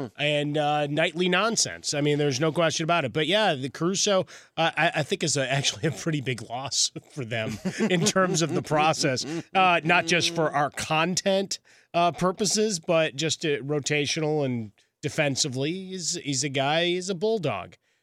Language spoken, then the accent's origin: English; Chicago, Illinois, United States; now in Los Angeles, United States; And I speak as a Chicagoan transplanted here to Los Angeles.